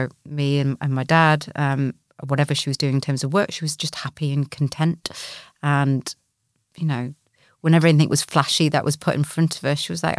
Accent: Newcastle, North East England, United Kingdom; I grew up in a not over the very northern environment. I'm from Newcastle originally, so very, very northern parents.

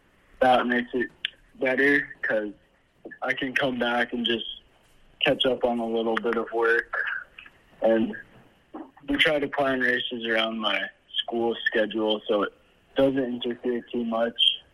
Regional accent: Saskatchewan, Canada; I'm 16 from Saskatchewan, Canada.

